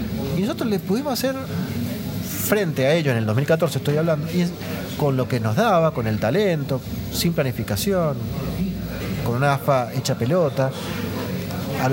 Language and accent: Spanish; Argentina; como argentinos